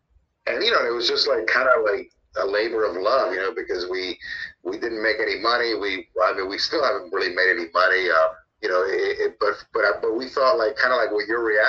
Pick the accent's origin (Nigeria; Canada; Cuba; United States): Cuba; I'm from Cuba